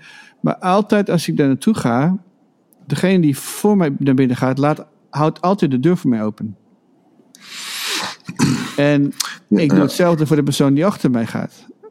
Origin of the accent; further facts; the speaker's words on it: Groningen, Netherlands; Ik kom dus zelf uit Groningen van oorsprong.